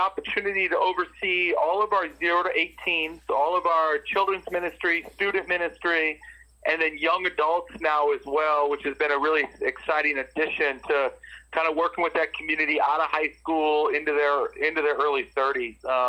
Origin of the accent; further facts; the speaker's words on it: Oakdale, Minnesota, United States; I grew up in Minnesota on the east side of the cities in a town called Oakdale. And ended up in Iowa at Iowa State University in 2000 on a full-ride basketball scholarship